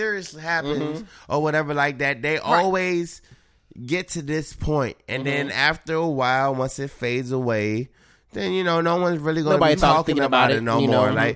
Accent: Texas, United States; I grew up in Texas. I love guns.

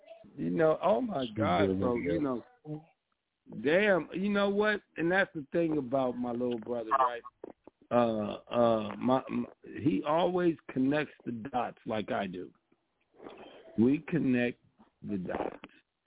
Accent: Hawthorne, California, United States; started off in Hawthorne before I went to my neighborhood, nigga. I was from Hawthorne.

